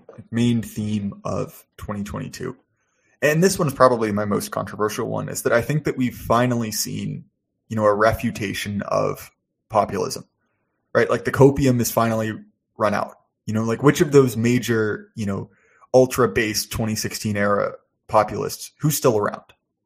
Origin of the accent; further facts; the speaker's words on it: United States; obviously, as an American and as someone who really loves the place that I'm from